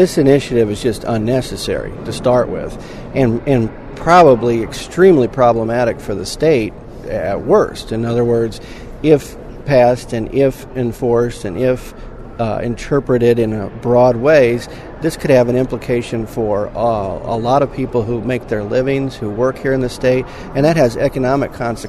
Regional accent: Missouri, United States; here in Missouri, my home state.

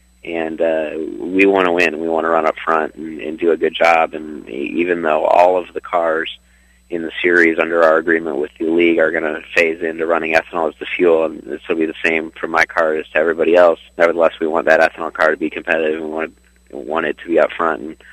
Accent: St. Louis, Missouri, United States; Well, I grew up in St. Louis, and my wife's from North Dakota, and so our family is very strongly centered in the Midwest.

